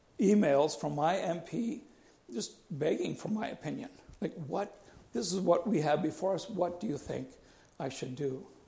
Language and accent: English; Canada; That's a privilege of being a Canadian.